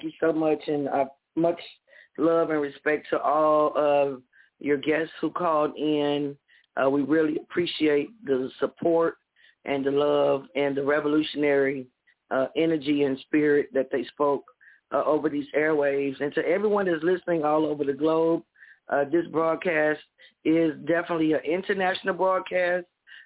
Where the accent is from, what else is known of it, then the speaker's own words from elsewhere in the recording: New Orleans, Louisiana, United States; born there; now in Houston, United States; I reside in Houston, Texas, where Dr. Khalid was born at, in Fifth Ward. Even though I was born in New Orleans, I go back and forth between both cities.